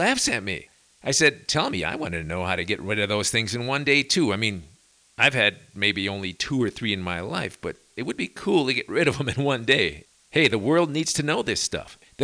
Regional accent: Chicago, Illinois, United States; So I'm thinking, yeah, I'm from Chicago, and there are lots of little ponds and such out in the boonies, and lots of cattails, too.

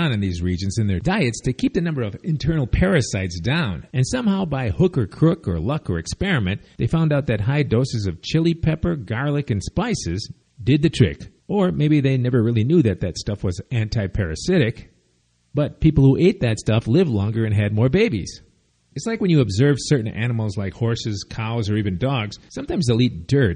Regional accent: Chicago, Illinois, United States; And where I grew up in Chicago, with Piggly Wiggly, AMP, and Jewel Tea food stores, those are the big chains

